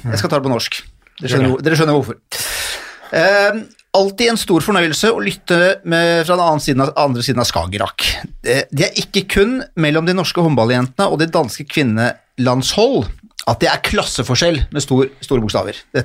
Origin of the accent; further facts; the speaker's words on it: Oslo, Norway; jeg har vokst opp i Oslo og vokst opp i Frognerbadet